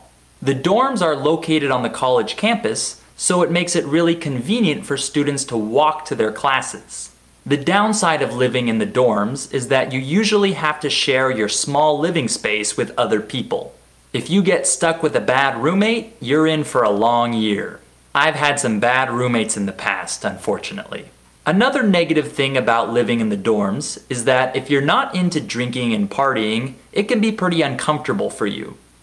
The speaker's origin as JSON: {"language": "English", "country": "United States", "said": "But since I'm an American, I tend to use the word college more frequently than university."}